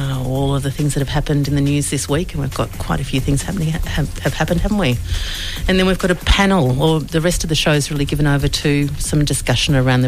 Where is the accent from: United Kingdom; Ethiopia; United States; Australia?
Australia; Queensland; now in Melbourne, Australia; Sort of, I'm a Queenslander and I said to my mum, what's the weather today?